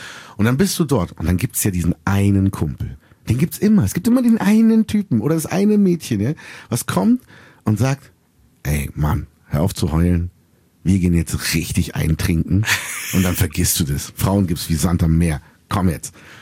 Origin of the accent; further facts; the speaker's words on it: Berlin, Germany; born there; Menschen wie mich, die hier geboren sind, in Berlin geboren sind, ich liebe mein Heimatland Deutschland, ich singe auf Deutsch, ich texte auf Deutsch, ich denke auf Deutsch.